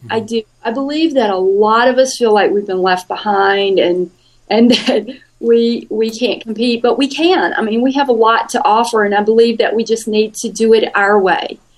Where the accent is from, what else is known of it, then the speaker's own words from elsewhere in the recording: Georgia, United States; I grew up in South Georgia on a farm. We didn't have a lot of money, and so we didn't travel a lot or at all. we lived on the farm. We worked on the farm. I went to school in this tiny little school in a small town.